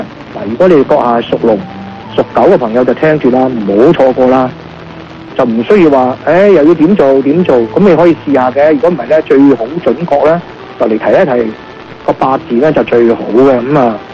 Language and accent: Cantonese; China; 就形成了一種我們中國人最興的就是龍鳳配了。